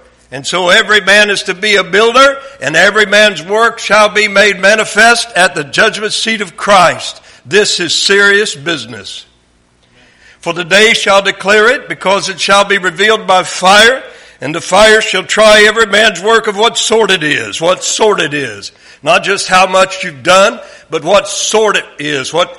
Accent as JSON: {"language": "English", "region": "the South", "country": "United States", "tie": "born or raised there", "said": "Nothing, not even one of the major characteristics here that I see in Baptist churches I grew up in the South."}